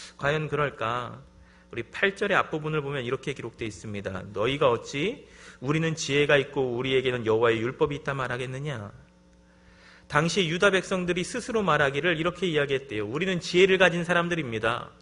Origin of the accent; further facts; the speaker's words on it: Seoul, South Korea; 제 고향이 서울이라서 그런가 봐요.